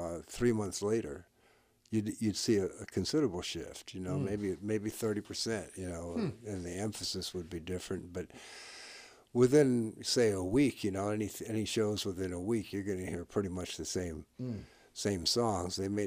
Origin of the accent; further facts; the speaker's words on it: New Orleans, Louisiana, United States; when I was growing up in New Orleans, my next door neighbor's name was Boudreau.